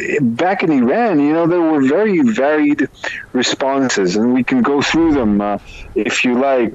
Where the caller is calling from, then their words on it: The Hague, South Holland, Netherlands; I'm calling in from The Hague right now in the Netherlands.